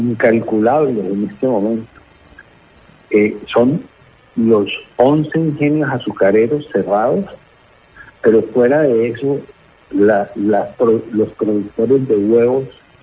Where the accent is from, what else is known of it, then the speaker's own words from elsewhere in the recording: Colombia; aquí todos somos colombianos